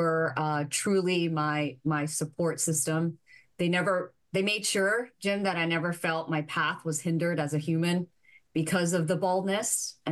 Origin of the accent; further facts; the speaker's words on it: Hong Kong; born there; also born or lived in a dozen other places; Born in Hong Kong, raised in a dozen other places, one older sister.